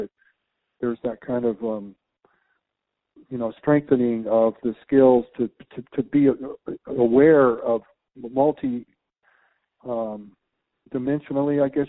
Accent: San Diego, California, United States; growing up in San Diego in Southern Cal and going to the, you know, growing up in deserts and all

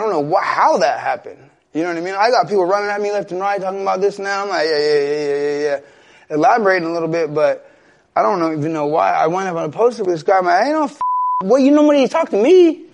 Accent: Stockton, California, United States; I'm from Stockton.

